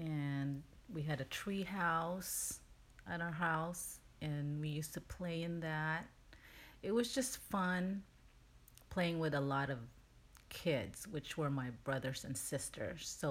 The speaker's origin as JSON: {"language": "English", "town": "Bacolod", "region": "Western Visayas", "country": "Philippines", "tie": "born there", "said": "I was born in 1965 in Philippines, in the city of Bacolod."}